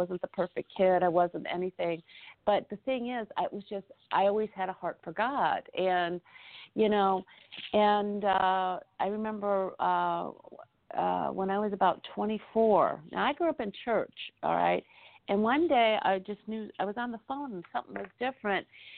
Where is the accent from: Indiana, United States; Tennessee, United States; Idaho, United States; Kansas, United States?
Indiana, United States; Right now, I am back in Indiana, and I'm originally from Indiana. I'm homegrown Indiana, me and the corn and the basketball.